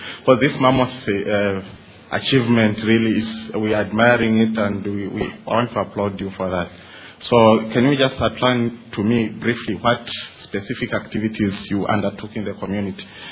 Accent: Botswana; from Botswana.

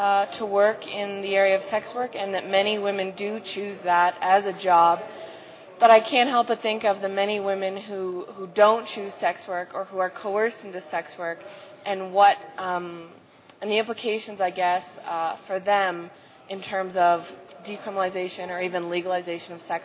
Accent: Canada; I'm from Canada, and I just have a question, though.

